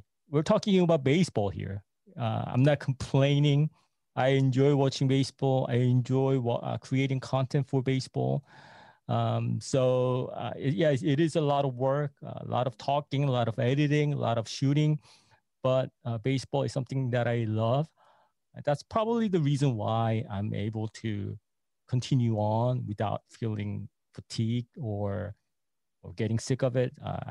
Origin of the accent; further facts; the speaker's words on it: Flushing, New York, United States; I grew up in New York. I only lived a couple of miles away from Shea Stadium in Flushing.